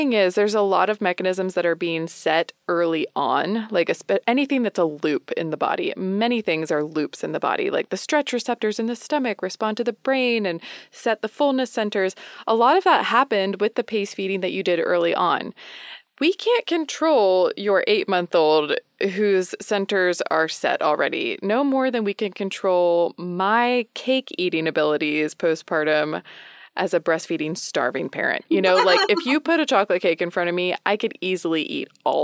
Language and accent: English; New York, United States; We are all three from New York.